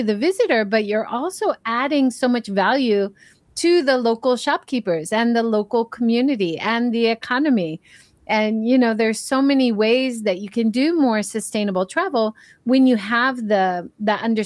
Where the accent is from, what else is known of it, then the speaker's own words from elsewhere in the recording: Hawaii, United States; Like, I grew up in Hawaii